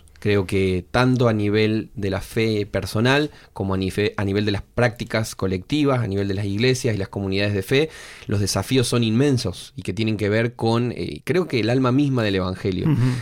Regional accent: Córdoba, Argentina; Sí, vengo de la ciudad de Córdoba, en Argentina. En realidad nací y crecí en el interior de la provincia de Córdoba, pero ya hace muchos años que vivo en la capital. Me fui a estudiar y me fui quedando de a poco.

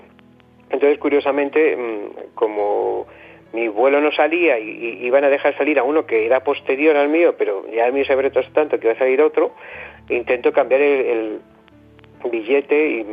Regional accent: Spain; como buenos españoles, al final no estábamos todo un poco a broma y disfrutamos del viaje y logramos regresar a España

